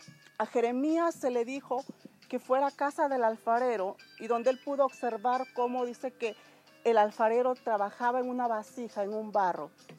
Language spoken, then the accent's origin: Spanish; Mexico; soy mexicana.